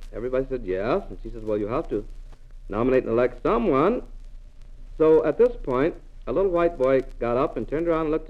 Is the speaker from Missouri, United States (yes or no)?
yes; Joplin, Missouri, United States; born there; also born or lived in Guthrie, Oklahoma; I was born in Joplin, Missouri, but I belonged to a family that was always moving, and I wasn't really due to have been born in Joplin.